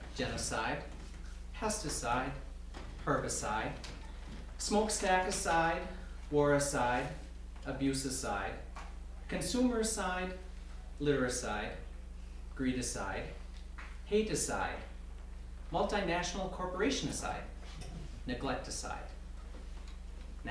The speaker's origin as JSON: {"language": "English", "town": "Marquette", "region": "Michigan", "country": "United States", "said": "this is my first time at Holden. I'm from Marquette, Michigan."}